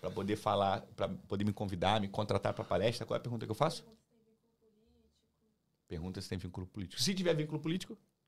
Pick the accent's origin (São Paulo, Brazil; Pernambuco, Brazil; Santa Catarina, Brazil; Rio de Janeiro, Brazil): Rio de Janeiro, Brazil; Duque de Caxias; eu vim de Caxias, Vida Baixada, irmão. Não tem saneamento básico. Chove e enche a porra toda. É valão na cidade toda